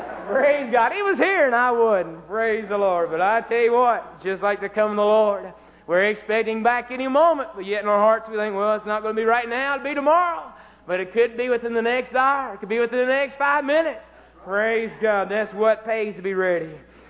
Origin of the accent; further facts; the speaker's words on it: Kentucky, United States; Here I was down here from Kentucky, these old boys from Arkansas.